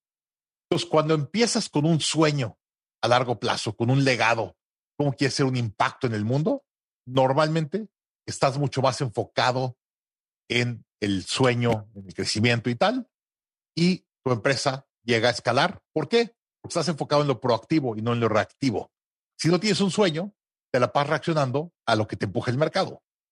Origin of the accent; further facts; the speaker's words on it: Mexico City, Mexico; Y le digo, sí, soy de la Ciudad de México.